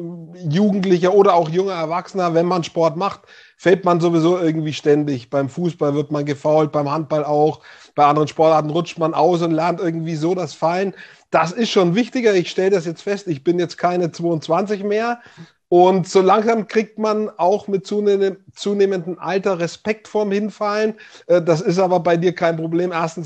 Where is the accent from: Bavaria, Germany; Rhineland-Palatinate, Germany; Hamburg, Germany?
Bavaria, Germany; Hof; Jetzt kommen wir aus derselben Stadt grundsätzlich, leben beide nicht mehr dort, aber wir sind beide aus Hof